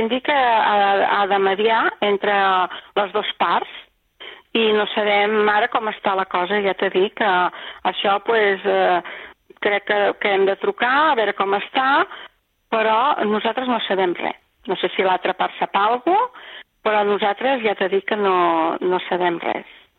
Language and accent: Catalan; Calella, Catalonia, Spain; born there; jo sóc nascuda a Calella i la meva companya també és de Calella